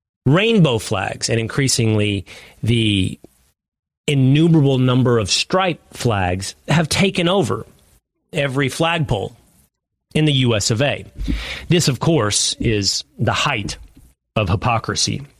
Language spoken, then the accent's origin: English; Dallas, Texas, United States; in Dallas, Texas, my hometown, for Pride Month